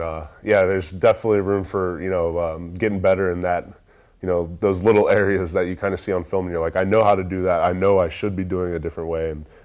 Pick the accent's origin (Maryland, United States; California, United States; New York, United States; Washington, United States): Maryland, United States; Baltimore; also born or lived in Annapolis; I was born in Annapolis, so I grew up in the Baltimore area.